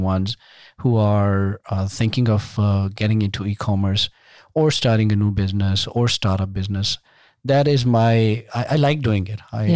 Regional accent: Pakistan; now in Sugar Land, United States; I am originally an immigrant. I was born in Pakistan. Grew up in Pakistan. I came here, as I said, about 20 years ago.

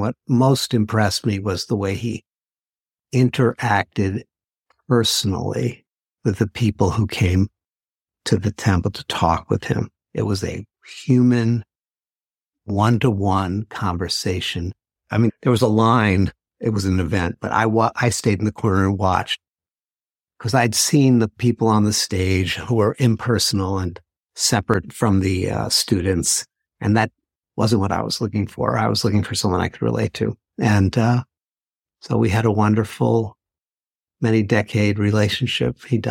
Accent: New York City, New York, United States; and I grew up in New York City and I was looking for a practice and a path.

